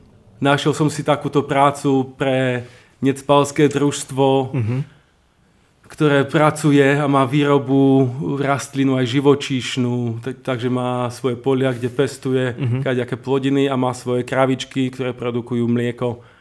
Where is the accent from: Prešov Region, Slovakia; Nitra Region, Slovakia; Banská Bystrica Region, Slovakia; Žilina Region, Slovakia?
Žilina Region, Slovakia; Martin; pochádzam z Martina a posledných 15-20 rokov sa venujem dosť gastronómii